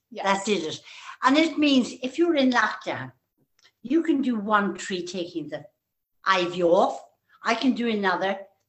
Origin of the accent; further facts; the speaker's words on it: Munster, Ireland; born there; I was born in County Cork in the south, and everybody in Ireland in those days spoke to each other